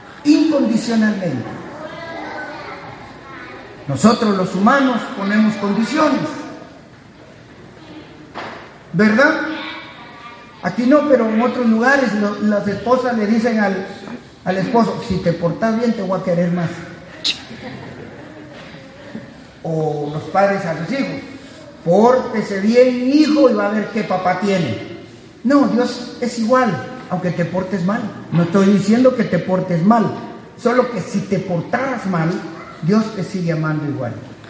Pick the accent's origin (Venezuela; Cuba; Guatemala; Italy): Guatemala; te vas a Guatemala, de donde soy yo